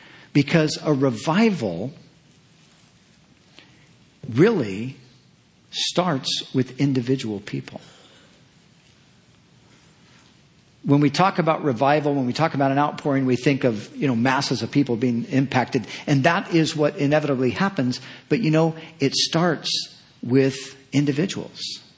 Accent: California, United States

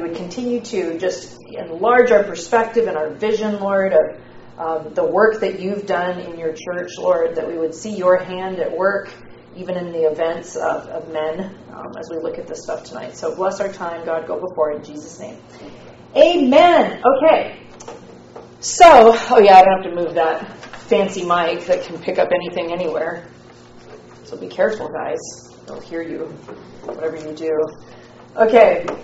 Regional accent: Seattle, Washington, United States; I'm from Seattle.

